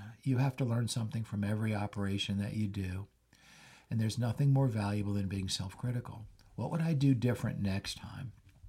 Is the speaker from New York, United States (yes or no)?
no; Louisiana, United States; You do know I'm not only 33 years old, but I'm from Louisiana.